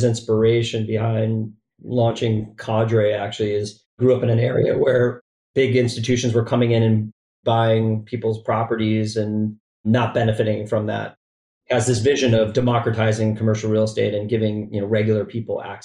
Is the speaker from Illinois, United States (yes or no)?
yes; Chicago, Illinois, United States